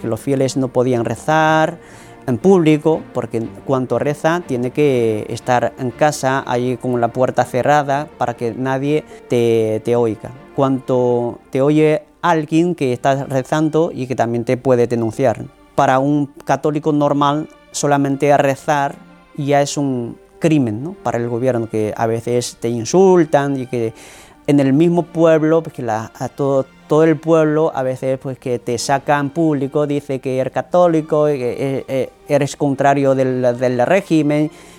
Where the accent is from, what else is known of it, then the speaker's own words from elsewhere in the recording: North China, China; Spanish is a second language; Yo vengo de China, que de una diócesis del norte. Ya desde pequeño yo ya soy católico, que porque mi familia, que siempre ha sido católica de generación